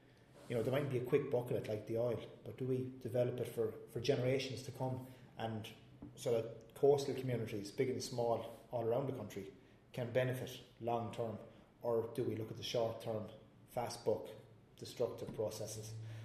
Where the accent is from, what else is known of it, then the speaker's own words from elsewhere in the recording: Munster, Ireland; and I'm from inland. I'm from Tipperary, we're surrounded by mountains, not water